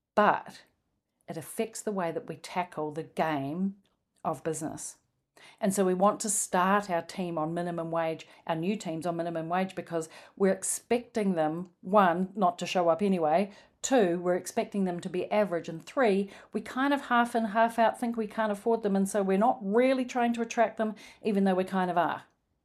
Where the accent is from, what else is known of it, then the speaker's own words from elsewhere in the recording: Wellington, New Zealand; We were in the central CBD of my hometown, Wellington, New Zealand.